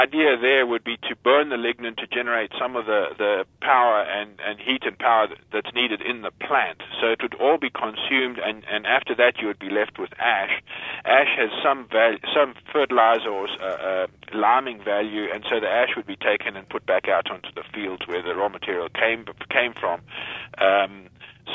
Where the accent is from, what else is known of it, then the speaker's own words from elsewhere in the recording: South Africa; now in United States; I'm an immigrant from South Africa.